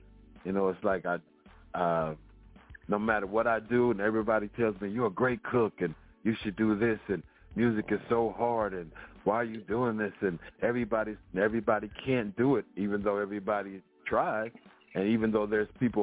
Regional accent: Indianapolis, Indiana, United States; now in Jacksonville, United States; I'm from Indianapolis, Indiana. So I know the Montgomery family … you know.

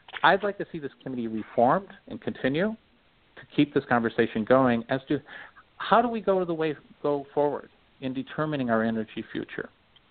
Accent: Montana, United States; By the way, I am from Montana originally, so Colstrip is there.

